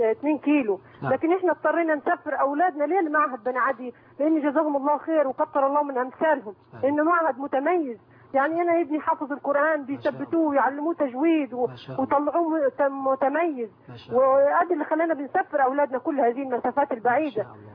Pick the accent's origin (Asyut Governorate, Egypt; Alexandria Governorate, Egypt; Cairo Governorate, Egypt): Asyut Governorate, Egypt; Al-Manzara; قرية المنظرة.